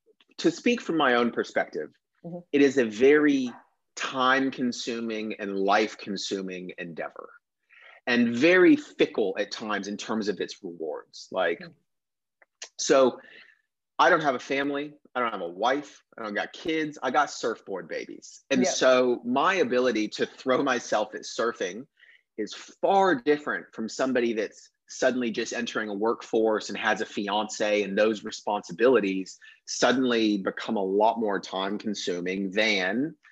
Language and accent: English; Florida, United States; I grew up in Florida, so I was around the water in some capacity my entire life.